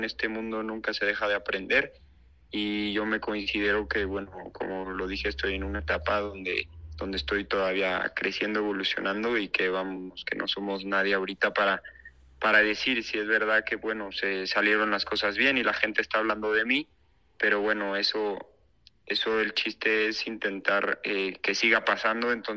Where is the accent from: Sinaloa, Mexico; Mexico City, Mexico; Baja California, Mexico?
Mexico City, Mexico; Porque yo soy de la Ciudad de México